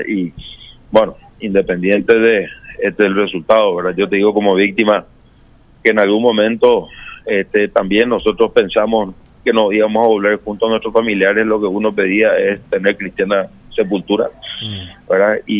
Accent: Paraguay

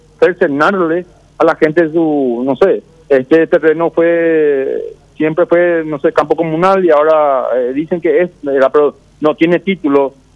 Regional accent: Paraguay; como ciudadano paraguayo

